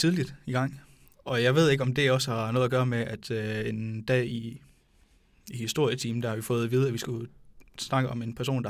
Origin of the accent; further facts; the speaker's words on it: Vejle, Region of Southern Denmark, Denmark; jeg er opvokset nede omkring Vejle, og gået på Lemved skole.